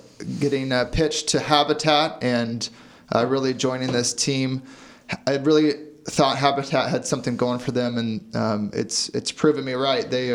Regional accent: California, United States; I am a native to the North Bay, born and raised in Sonoma County

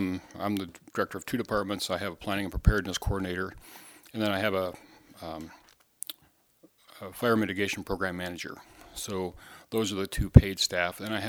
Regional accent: Priest River, Idaho, United States; Well, I'm a native of Bonner County. I grew up in Priest River and started my journey over there.

